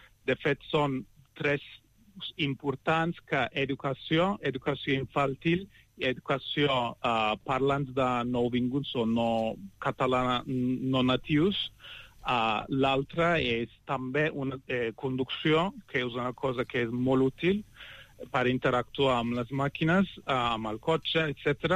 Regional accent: Turkey; Catalan is a second language; som quatre, som de Turquia

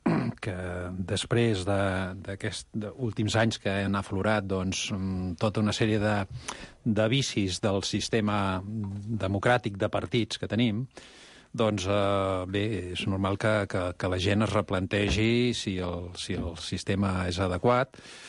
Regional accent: Catalonia, Spain; ara parlo de Catalunya com a català que sóc

